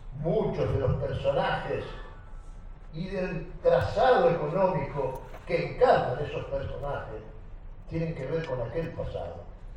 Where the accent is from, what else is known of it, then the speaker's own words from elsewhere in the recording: Argentina; lo que realmente nos llena de orgullo como trabajadores argentinos